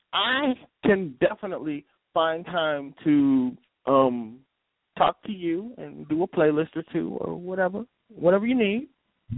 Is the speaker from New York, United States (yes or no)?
no; Milwaukee, Wisconsin, United States; now in Dallas, United States; I come from Milwaukee, of course, and I live in Dallas